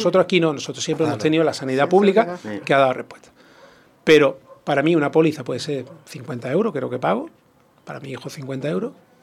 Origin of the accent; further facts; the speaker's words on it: Málaga, Andalusia, Spain; Porque a mí como malagueño me dolería mucho